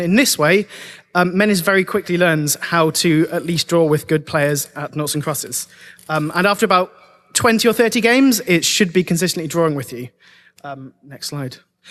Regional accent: London, United Kingdom; I am from London.

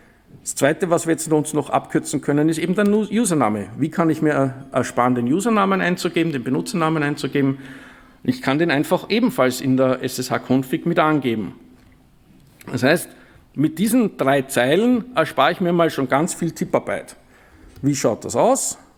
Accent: Austria; Ich bin Österreicher, ich darf das.

